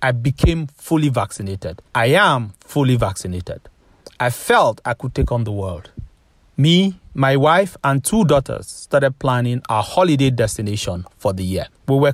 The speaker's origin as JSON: {"language": "English", "country": "Nigeria", "said": "On the 30th of June, 2021, I published a piece on NPR titled, I am Nigerian, I am vaccinated, Europe won't let me in."}